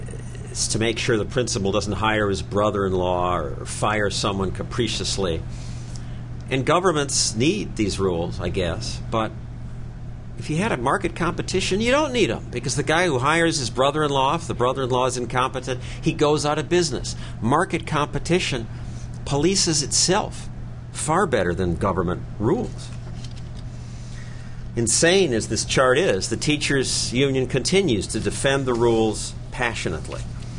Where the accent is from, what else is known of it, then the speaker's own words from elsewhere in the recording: New York City, New York, United States; And that's what we have in my hometown, New York City.